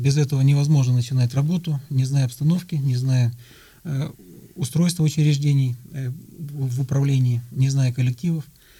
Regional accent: Grozny, Chechnya, Russia; Я родился в городе Грозном Чеченской Республики. Как и все дети, которые исполняют 7 лет, пришел в школу, закончил школу в городе Грозном также.

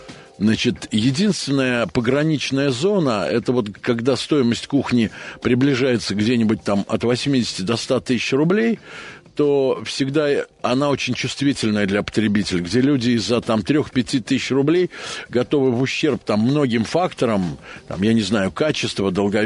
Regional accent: Saratov, Saratov Oblast, Russia; А мы отчасти, так как я из Саратова, мы сами себя немного называем понаехавшими.

